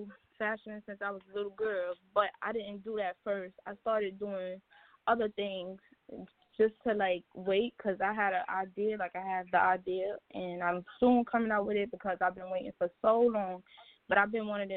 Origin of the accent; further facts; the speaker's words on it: Brooklyn, New York, United States; Hi, I'm good. I'm from Brooklyn.